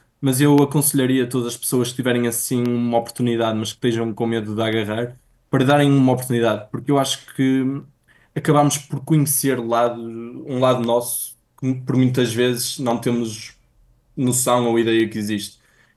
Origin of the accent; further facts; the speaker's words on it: Braga, Norte, Portugal; sou de Braga, sou do norte de Portugal